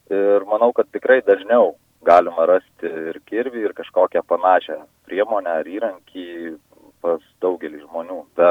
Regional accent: Alytus, Alytus County, Lithuania; esu alytiškis nuo gimimo.

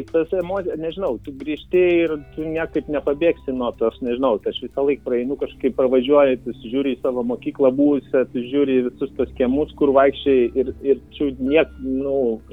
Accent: Dzūkija, Lithuania; mes esam Dzūkai, girų karaliai

